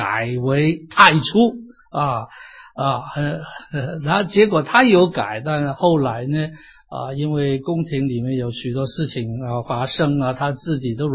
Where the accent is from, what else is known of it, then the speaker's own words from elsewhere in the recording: China; 如果这个是天上的星啊，是在东方，那我们中国人应该可以看得到，对不对啊？